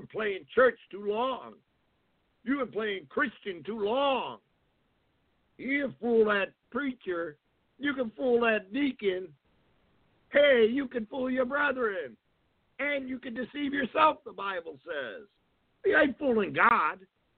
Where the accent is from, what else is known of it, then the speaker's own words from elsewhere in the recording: New England, United States; now in California, United States; The first earthquake, I came from New England, and the first earthquake I was in, I was sitting on the couch